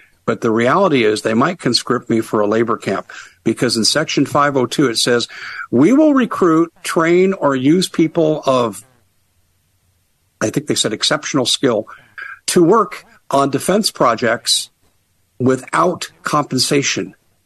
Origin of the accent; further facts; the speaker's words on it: Denver, Colorado, United States; I grew up in Colorado, and I lived in one part of the Denver area as a youngster. And then as an older teenager, I lived in another part.